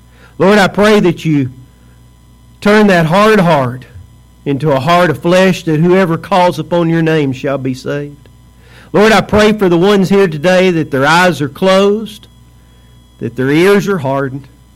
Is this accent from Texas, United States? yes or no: yes; Mineola, Texas, United States; also born or lived in Tyler; I was born in Tyler, Texas, but my hometown is Mineola, Texas.